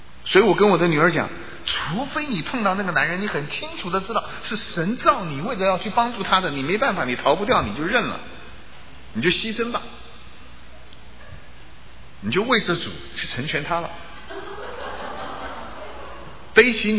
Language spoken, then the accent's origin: Chinese; China; 这个是我们中国人啊，中国人很大的一个问题。